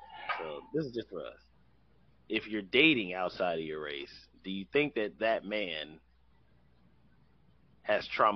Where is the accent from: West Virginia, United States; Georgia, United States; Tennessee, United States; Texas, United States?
Georgia, United States; Atlanta; I grew up in Atlanta.